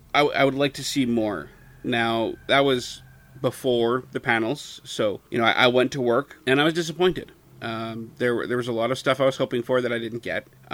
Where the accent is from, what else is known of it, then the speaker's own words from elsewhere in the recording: Canada; I'm not able to do it because I'm Canadian.